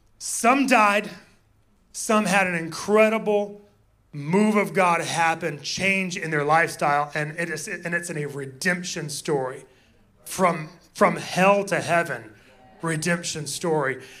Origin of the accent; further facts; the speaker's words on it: Orlando, Florida, United States; some of my part of my backstory was growing up in Orlando and starting to play drums